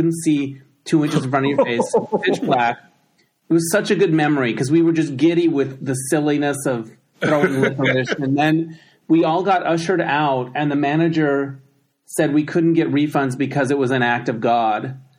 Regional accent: Holbrook, Arizona, United States; I remember it showing in my hometown of Holbrook, Arizona at the Roxy Theater.

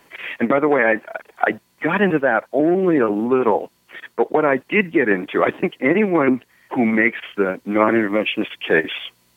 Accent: Canada; I grew up in Canada.

